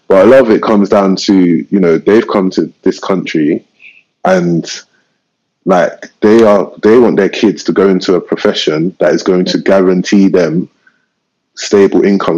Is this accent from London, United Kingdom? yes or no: yes; Southwark, London, United Kingdom; and we're from Southwark as well, so you can get good, really good properties there